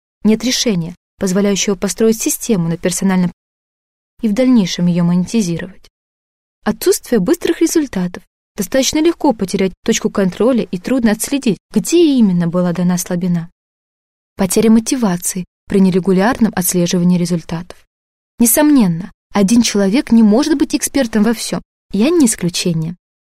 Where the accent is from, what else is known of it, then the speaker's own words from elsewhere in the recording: Kamchatka Krai, Russia; born there; Я родилась на Камчатке.